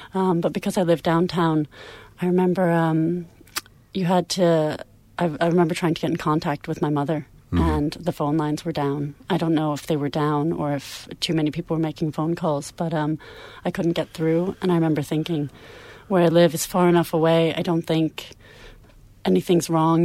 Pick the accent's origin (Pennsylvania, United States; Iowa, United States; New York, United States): New York, United States; New York City; I'm originally from New York City and downtown New York, not too far from where the World Trade Centers were. I grew up in Greenwich Village.